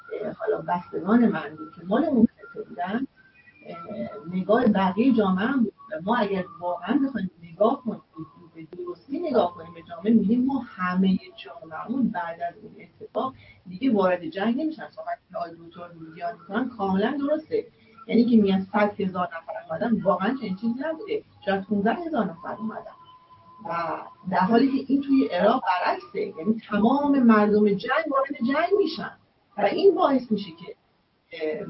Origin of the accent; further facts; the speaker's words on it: Abadan, Khuzestan, Iran; من خودم بچه اون خطه هستم، بچه آبادان هستم